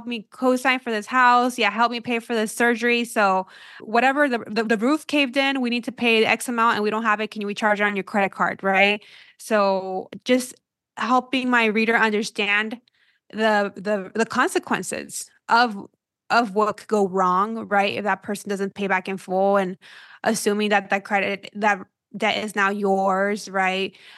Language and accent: English; Mexico; also born or lived in United States; like for me, I am Mexican and I'm American.